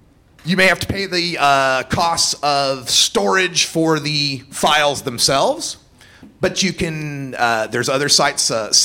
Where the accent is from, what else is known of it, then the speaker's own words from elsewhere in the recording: Nampa, Idaho, United States; I grew up in Nampa, Idaho, which is in the conservative county in Idaho